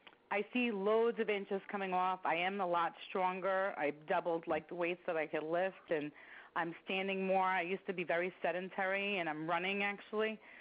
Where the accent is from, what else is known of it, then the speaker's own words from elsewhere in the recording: New Jersey, United States; I'm from New Jersey.